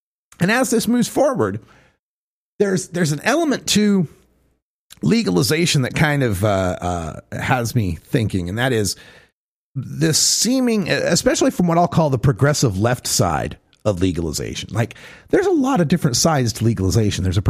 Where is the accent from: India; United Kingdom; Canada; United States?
United States; Idaho; like, my life's dream is to see my home state of Idaho finally be legal, right?